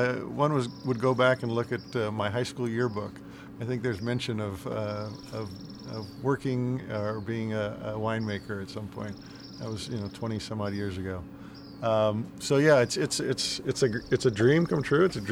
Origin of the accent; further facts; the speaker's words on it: Los Angeles, California, United States; It's a long, convoluted story, but I grew up in Los Angeles, so I naturally kind of gravitated towards the film and television business.